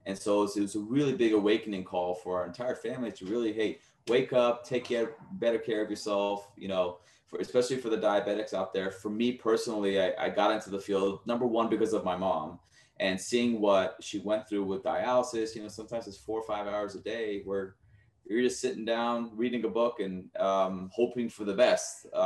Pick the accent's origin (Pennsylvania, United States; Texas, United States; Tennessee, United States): Texas, United States; as I grew up in Texas, and I used to visit the podiatrist's office with my mom